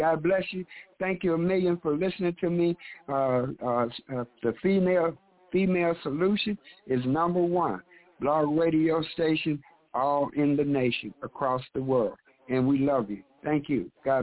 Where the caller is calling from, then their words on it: Chicago, Illinois, United States; in Chicago.